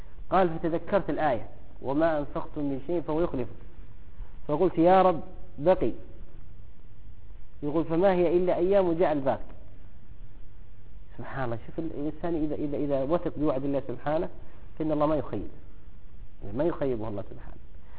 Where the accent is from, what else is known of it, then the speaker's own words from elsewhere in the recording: Egypt; وهو موجود عندنا في مصر